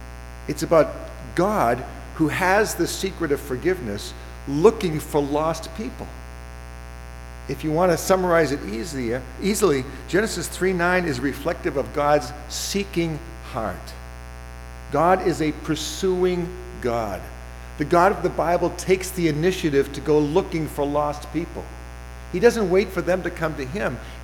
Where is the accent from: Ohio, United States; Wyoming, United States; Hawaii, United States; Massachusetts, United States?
Massachusetts, United States; Arlington; I'm from Arlington, Massachusetts, or Arlington, more properly spoken.